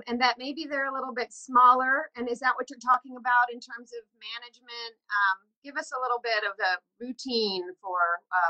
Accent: North Carolina, United States; I grew up in North Carolina, so.

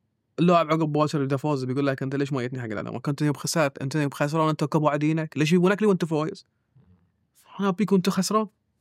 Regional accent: Bahrain; الناس ما أنت بحريني، أنا بحريني وكلنا نحب البحرين

